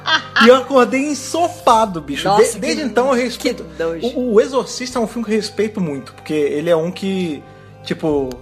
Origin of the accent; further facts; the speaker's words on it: Rio de Janeiro, Brazil; eu fui nascido e criado no Rio de Janeiro, né, cara? Que é sempre um calor absurdo, independente se tá no inverno ou no verão.